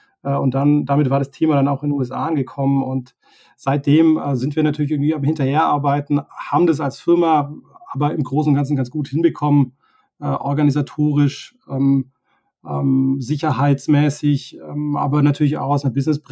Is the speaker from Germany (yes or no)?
yes; Tübingen, Baden-Württemberg, Germany; Man muss dazu sagen, wir kommen beide aus Süddeutschland, aus Tübingen.